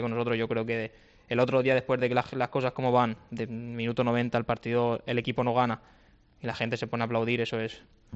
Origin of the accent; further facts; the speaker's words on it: Gijón, Asturias, Spain; Yo también vengo de Gijón, que ahí la gente también, la verdad que aprieta muchísimo